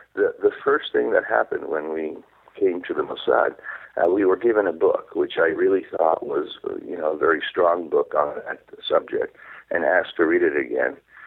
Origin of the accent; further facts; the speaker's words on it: Israel; first language Hebrew; English is a second language; Ever since I was a kid, I wrote in Hebrew. I wrote, that was my main language when mm-hmm. I growing up in Israel.